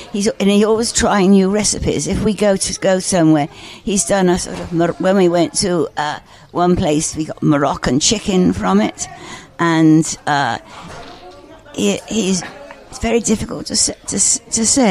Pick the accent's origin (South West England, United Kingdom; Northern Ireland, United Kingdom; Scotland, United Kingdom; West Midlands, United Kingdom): South West England, United Kingdom; Bristol; born there; moved away as an adult; also born or lived in London; Well, I was born in Bristol, in England. I've spent as soon as I finished school, I moved to London